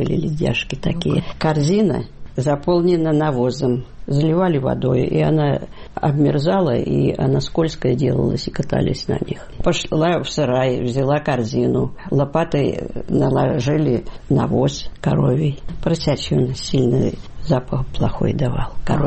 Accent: Milenino, Kursk Oblast, Russia; born there

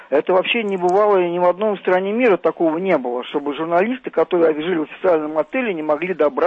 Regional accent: Moscow, Russia; я из Москвы.

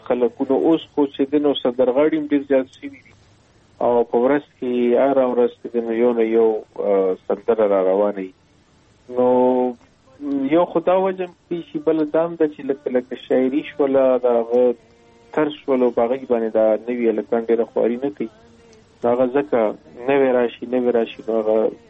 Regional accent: Khyber Pakhtunkhwa, Pakistan; زه د خیبر جنسي یم، افریدی یم او پاکستان کې اوسېږم.

